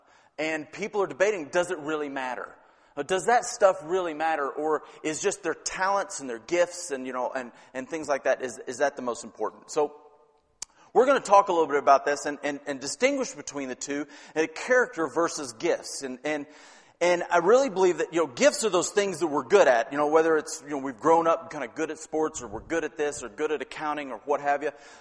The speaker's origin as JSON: {"language": "English", "region": "Arkansas", "country": "United States", "said": "And I'm originally from Arkansas, and he was the governor of Arkansas before he became president of the United States."}